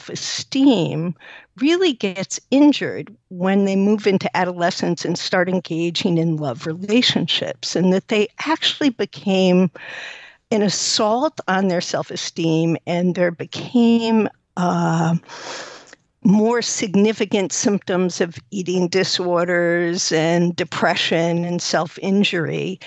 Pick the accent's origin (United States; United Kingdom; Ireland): United States; New York; now in Evanston, United States; I'm calling from Chicago, actually Evanston, Illinois.